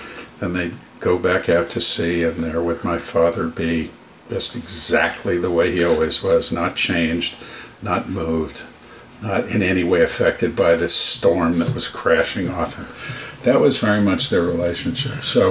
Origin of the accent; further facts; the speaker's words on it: Yonkers, New York, United States; also born or lived in Manhattan / Bronx; So I was born in Manhattan at Doctor's Hospital, which no longer exists, on the far east side of Manhattan. We lived first for a little while in the Bronx with my grandparents on off Pelham Parkway on Wallace Avenue. And then we moved up to Yonkers, where I grew up in Yonkers